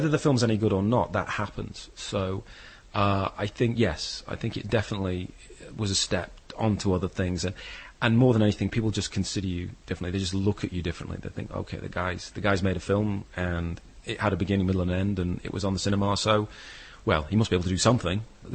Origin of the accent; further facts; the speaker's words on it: Manchester, North West England, United Kingdom; I'm originally from Manchester, and there's only a very small outpost of struggling filmmakers there.